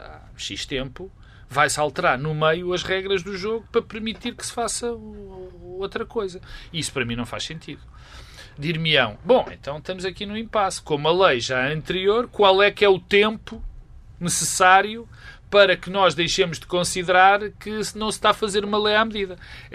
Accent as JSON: {"language": "Portuguese", "country": "Portugal", "said": "Mas não sou escocês. Tenho essa vantagem ou desvantagem? Não, desvantagem. Vantagem. Prefiro ser português, como é evidente."}